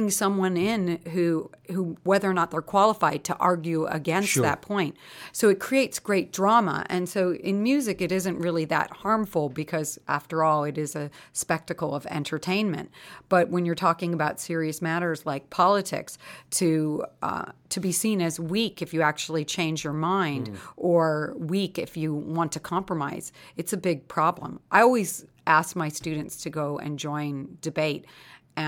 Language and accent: English; United States; accent: American; moved away; And I also have certain opportunities because I have an American accent.